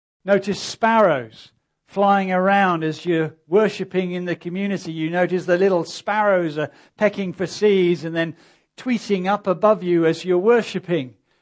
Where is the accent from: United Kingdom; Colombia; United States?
United Kingdom; Now we evangelicals in the UK, we are not good at intimacy. We're not good at intimacy. We're British.